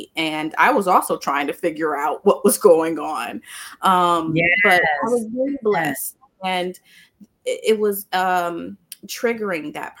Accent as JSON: {"language": "English", "region": "Ohio", "country": "United States", "also_born_or_lived": "New York, United States", "said": "Because I'm from Ohio and I lived in New York, so I'm used to seeing folks know how to drive snow."}